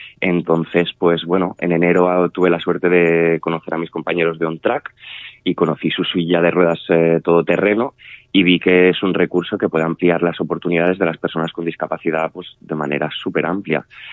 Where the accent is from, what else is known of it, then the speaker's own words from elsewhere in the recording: Olocau, Valencian Community, Spain; y a la vuelta en mi pueblo, en Olocao